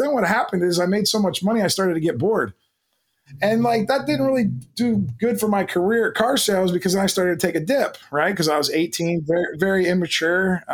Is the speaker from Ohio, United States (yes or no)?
yes; Canton, Ohio, United States; I grew up in the Midwest in Canton, Ohio.